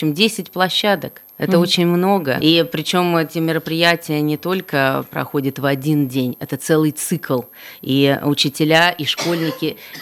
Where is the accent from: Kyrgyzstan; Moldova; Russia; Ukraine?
Russia; Tomsk, Tomsk Oblast; услышал и увидел, что я из Томска